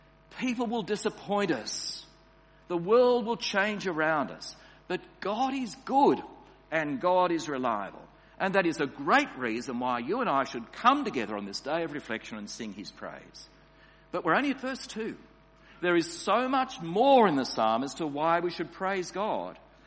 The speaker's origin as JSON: {"language": "English", "region": "New South Wales", "country": "Australia", "tie": "born or raised there", "said": "A few years ago in my home state of New South Wales"}